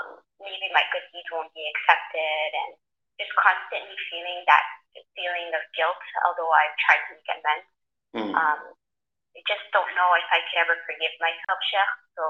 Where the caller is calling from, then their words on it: Toronto, Ontario, Canada; I'm calling from Toronto.